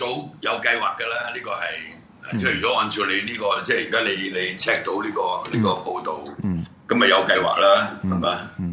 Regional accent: Hong Kong; 要求國際澳門幫下我哋香港人啫嘛

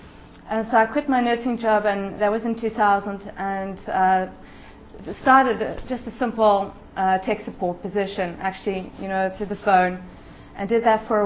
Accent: Cape Town, Western Cape, South Africa; moved away; I grew up in Cape Town and I left 18 years ago. And every now and then I come back to visit friends.

